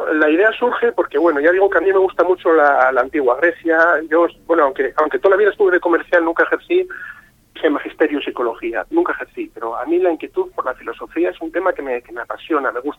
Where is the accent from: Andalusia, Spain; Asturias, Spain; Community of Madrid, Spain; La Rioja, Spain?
Asturias, Spain; Gijón; Sí, soy asturiano de Gijón, pero bueno, toda la vida he estado de comercial, he viajado bastante por el norte de la península y tengo un cariño especial por Cantabria.